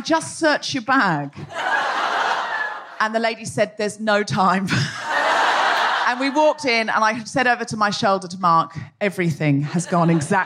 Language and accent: English; Australia; But you're English and I'm Australian.